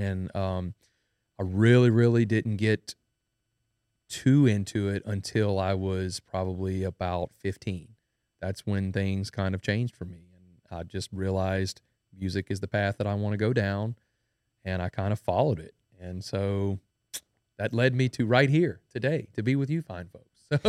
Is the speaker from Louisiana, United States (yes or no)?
yes; Denham Springs, Louisiana, United States; I am a musician from Denham Springs, Louisiana. That's where I was born and raised.